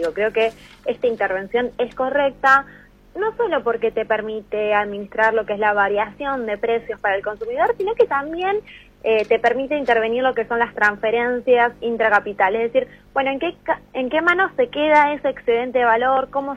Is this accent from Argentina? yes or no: yes; Argentina; como argentinos y argentinas no nos podemos acostumbrar